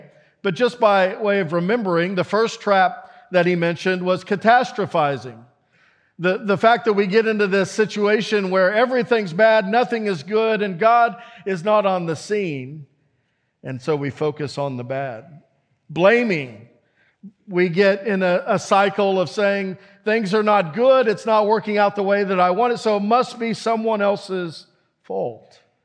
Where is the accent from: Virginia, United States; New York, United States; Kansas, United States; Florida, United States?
Kansas, United States; We're from Kansas, and if there's one thing we know how to do, it's to have a good time.